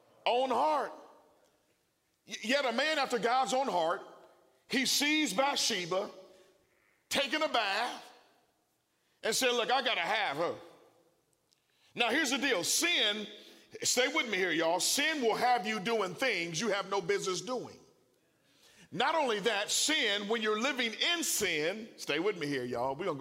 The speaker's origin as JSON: {"language": "English", "town": "Oakland", "region": "California", "country": "United States", "said": "I'm not from College Station. Amen. You know, I'm from East Oakland. You know what I mean? The city of dope."}